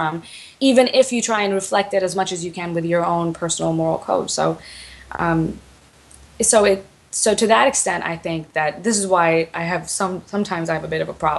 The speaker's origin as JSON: {"language": "English", "town": "Houston", "region": "Texas", "country": "United States", "tie": "born or raised there", "also_born_or_lived": "Pakistan", "said": "I grew up in Houston, Texas, but I was born in Pakistan. And I grew up in a Shia community, pretty close-knit Shia community in Houston, Texas."}